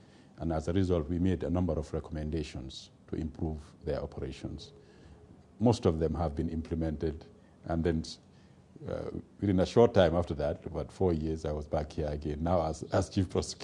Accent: Gambia; I come from the Gambia in West Africa.

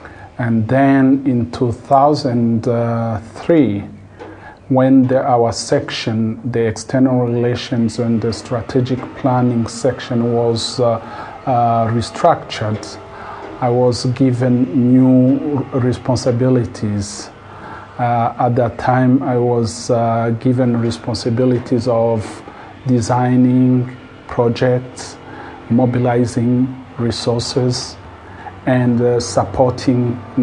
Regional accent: Rwanda; I come from Rwanda.

